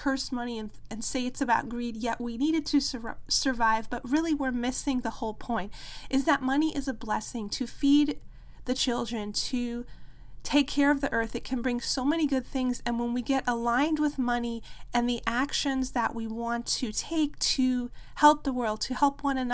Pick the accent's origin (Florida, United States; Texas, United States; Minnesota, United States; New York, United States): New York, United States; I know personally I'm from New York, so we had really cold winters and we really appreciated spring and being able to be outside during those longer days, playing all day in the fresh air, running through the forest. I really grew up in nature.